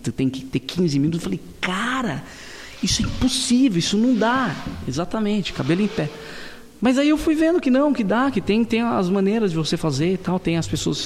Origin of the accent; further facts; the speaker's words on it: Atibaia, São Paulo, Brazil; born there; Então, eu nasci em Atibaia